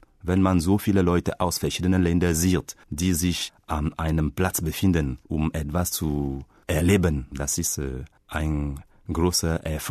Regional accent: Bitam, Woleu-Ntem, Gabon; Ich komme aus Gabun und zwar aus Bitam. Bitam ist eine Kleinstadt in Nord-Gabun. Das liegt in Zentralafrika.

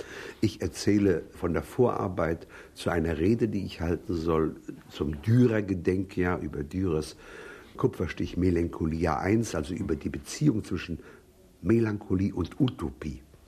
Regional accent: Gdansk, Pomeranian Voivodeship, Poland; also zum Beispiel meine Heimatstadt Danzig

